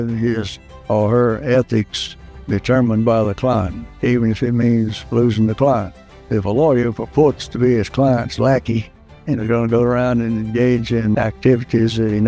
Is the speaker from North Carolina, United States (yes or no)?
yes; Charlotte, North Carolina, United States; Well, I was born on August 21st, 1923, in the St. Peter's Hospital in Charlotte. My family lived there and have lived in Charlotte all my life, except when I was away at school and in the service.